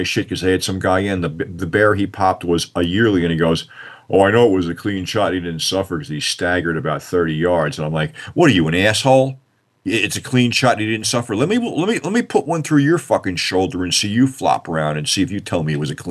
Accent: New Jersey, United States; We're from Jersey, you know. That's a Jersey thing, you know.

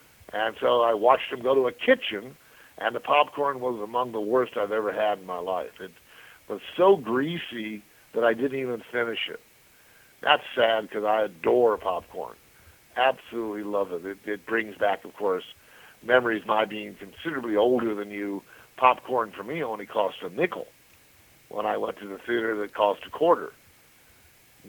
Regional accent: Culver City, California, United States; the theater I went to when I was a kid growing up in Culver City at the Vista Del Mar, the home that I lived in.

